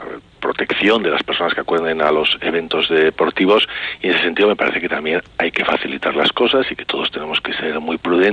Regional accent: Bilbao, Basque Country, Spain; Yo, que soy, como sabes, de Bilbao

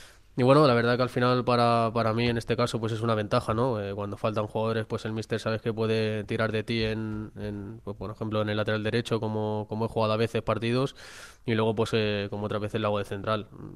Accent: Balearic Islands, Spain; al poco de nacer mis padres se tuvieron que ir a buscarse la vida, a trabajar a Mallorca y pues al final, pues bueno, desde pequeñito he vivido en Mallorca, aunque también nunca he perdido el visitar mi pueblo, pero bueno, digamos que sí que me puedo considerar mallorquín.

